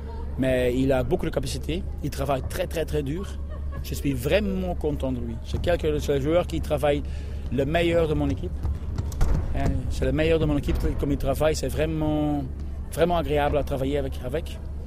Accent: Belgium; Moi, je suis un Belge, mais pas un vrai Belge, je parle toujours.

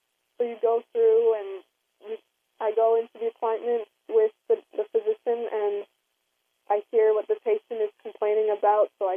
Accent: United States; And I think being Native American myself, I can connect on a deeper level because we're all from the same kind of situation.

